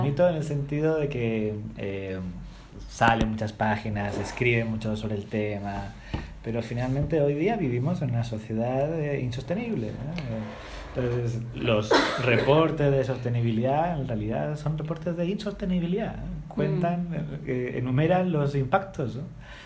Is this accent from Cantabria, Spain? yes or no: no; Bilbao, Basque Country, Spain; now in Chile; yo nací y crecí en España, en el norte, en el País Vasco, en Bilbao. Ya llevo 15 años en Chile. Estoy casado con chilena, con dos guaguas chilenas